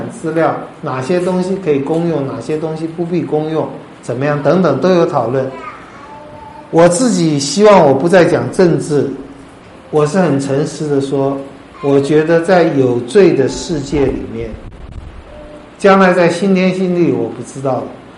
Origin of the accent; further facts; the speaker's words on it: China; 你说我们中国人没有这种想法，哎呀恐怕也有哎。